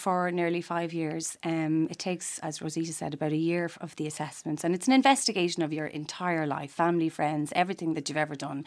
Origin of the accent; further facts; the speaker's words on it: Drogheda, Leinster, Ireland; I'm from Drogheda.